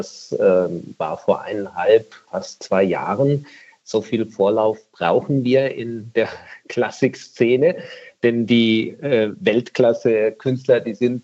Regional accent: Baden-Württemberg, Germany; ist für mich was Besonderes natürlich, ein Festival ausrichten zu dürfen in meiner Heimatregion. Und Ochsenhausen

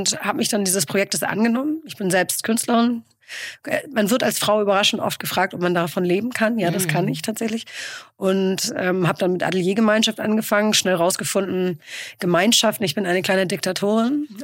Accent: Hamburg, Germany; born there; moved away as an adult; also born or lived in London; Ja, ich bin tatsächlich gebürtige St. Paulianerin. Ich bin in sechster Generation Hanseatin.

